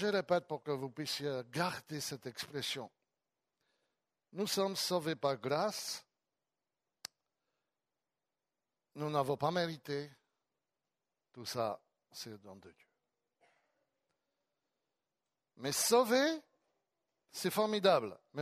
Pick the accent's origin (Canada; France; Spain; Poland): Poland; Vous savez que j'ai grandi en Pologne. C'était le communisme.